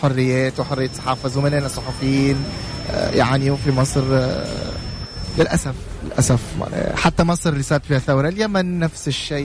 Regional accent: Tunisia; مشكلة الستركتور اللي عندنا في تونس

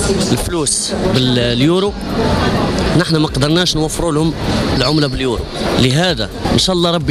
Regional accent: Morocco; now in Tunisia; نحن كجمهور مغربي مقيم بتونس

